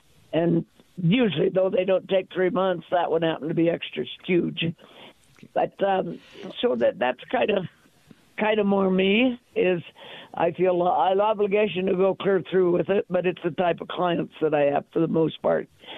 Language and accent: English; Steamboat Springs, Colorado, United States; And so I grew up in Steamboat, and my brother was an auctioneer and my mentor, my idol.